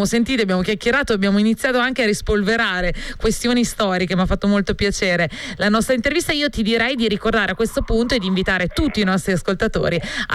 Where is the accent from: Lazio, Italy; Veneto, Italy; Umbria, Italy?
Umbria, Italy; Orvieto; Io tra l'altro sono umbra, quindi figurati, di Orvieto